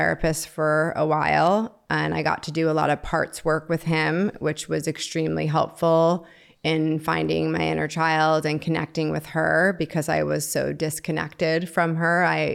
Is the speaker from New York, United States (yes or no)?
yes; Long Island, New York, United States; Well, I grew up in Long Island, New York